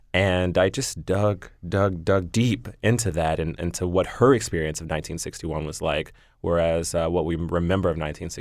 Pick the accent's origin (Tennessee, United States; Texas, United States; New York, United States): Tennessee, United States; Memphis; also born or lived in Nashville; I'm from Memphis, but I spent all of my summers and holidays in Nashville, where all of my family's from.